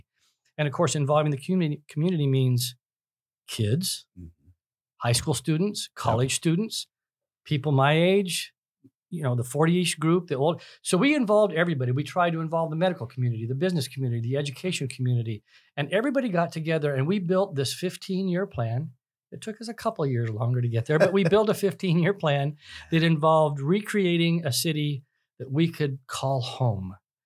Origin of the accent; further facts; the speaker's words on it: Caldwell, United States; Caldwell it's my hometown. It is just a place that is a family-oriented, you know, community that believes in service and community and family and doing the right thing for the right reasons.